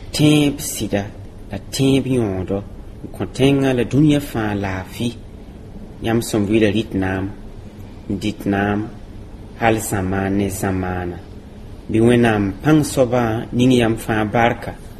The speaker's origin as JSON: {"language": "German", "country": "Burkina Faso", "first_language": "Mooré", "second_language": "German", "said": "Ja, das ist meine Muttersprache."}